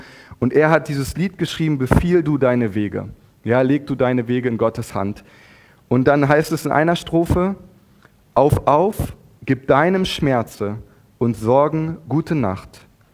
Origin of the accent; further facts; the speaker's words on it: Wolfsburg, Lower Saxony, Germany; meine Heimatstadt Wolfsburg